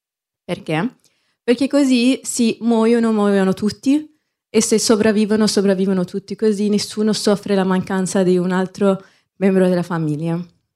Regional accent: Gaza, Gaza Strip, Palestine; Italian is a second language; moved away as an adult; now in Italy; sono studentessa di medicina, nata e cresciuta a Gaza, e sono arrivata in Italia in ottobre 2023 per frequentare un tirocinio a Pescara

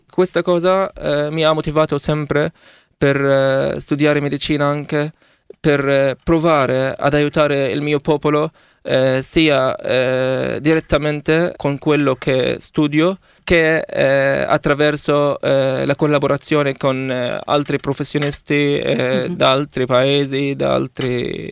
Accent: Rafah, Gaza Strip, Palestine; Italian is a second language; moved away as an adult; now in Italy; sono nato a Rafah, nella Triccia di Gaza, il 12 settembre 2004. Vengo dalla Palestina, della città di Rafah.

